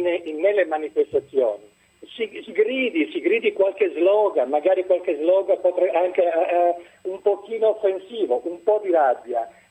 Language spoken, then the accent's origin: Italian; Pianezza, Piedmont, Italy; per l'esattezza sono di Pianezza, quindi dalla bassissima valle di Susa